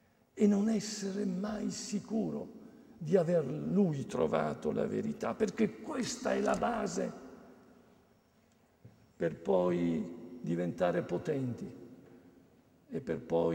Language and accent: Italian; Verona, Veneto, Italy; io sono di Verona, nato a Verona